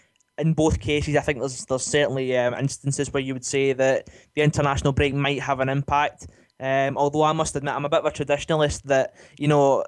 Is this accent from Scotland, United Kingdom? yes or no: yes; Scotland, United Kingdom; I'm not saying that as a Scotsman trying to create the rivalry between England and Scotland